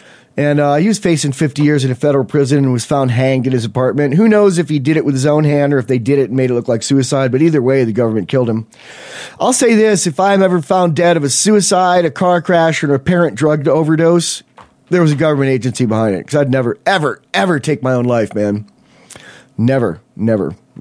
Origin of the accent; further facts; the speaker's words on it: Buffalo, New York, United States; Like I grew up near Buffalo, New York, and I used to get like Chicago, Illinois radio stations in the night on my little AM